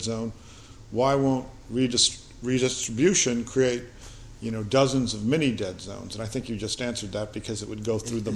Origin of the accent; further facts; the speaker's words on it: New England, United States; when I think of a marsh growing up in New England, I think of a salt marsh